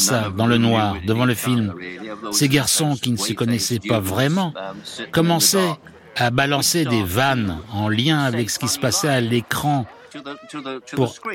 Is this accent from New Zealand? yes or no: yes; Hamilton, Waikato, New Zealand; j'avais 15, 16, 17 ans, j'allais tard le soir au cinéma dans les années 50 et au début des années 60, chez moi, à Hamilton, en Nouvelle-Zélande.